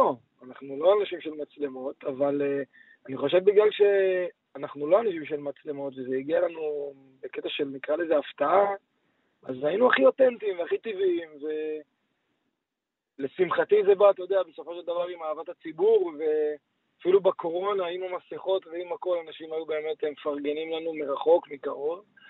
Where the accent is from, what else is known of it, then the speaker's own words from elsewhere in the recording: Lod, Central District, Israel; גדלנו באותה עיר, בלוד, אני ואדיאל